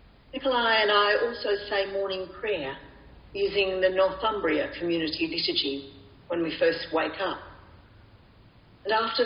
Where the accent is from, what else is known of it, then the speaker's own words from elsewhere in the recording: Cowra, New South Wales, Australia; born there; I was born in a small country town in rural New South Wales. I was born in Cowra